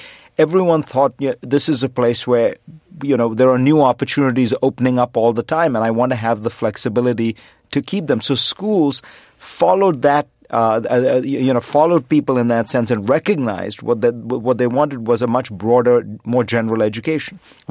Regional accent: India; now in United States; the education I got growing up in India

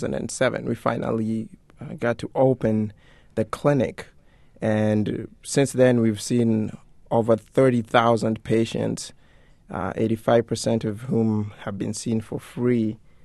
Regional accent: Kenya; as a Kenyan, for me, and as a Luo, because his father is from my tribe

